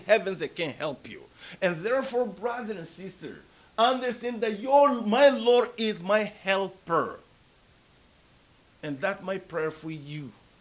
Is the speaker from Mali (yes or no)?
yes; Mali; now in Senegal; I'm from Mali. I'm in a foreign land.